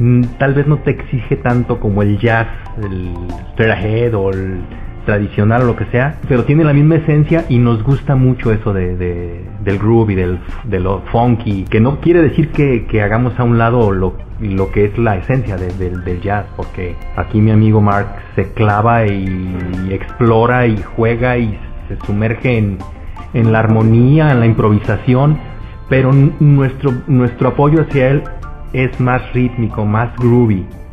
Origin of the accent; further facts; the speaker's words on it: Guadalajara, Jalisco, Mexico; yo sí soy de aquí de Guadalajara